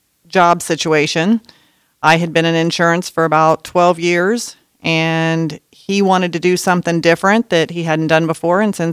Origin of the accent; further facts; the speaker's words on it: Altoona, Iowa, United States; Well, we are from Altoona, Iowa. We have three children back in Altoona